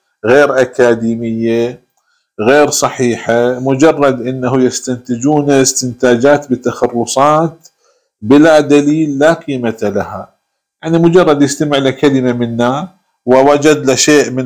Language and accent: Arabic; Iraq; احنا عندنا بالعراق انه النساء الكبيرات في السن يبصقن بفم الطفل